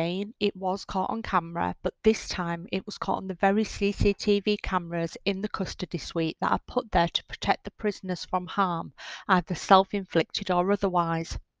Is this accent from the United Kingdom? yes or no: yes; Hull, Yorkshire and the Humber, United Kingdom; accent: Hull; So apologies for any new listeners to my Hull accent. I try my best to make sure that I am understandable.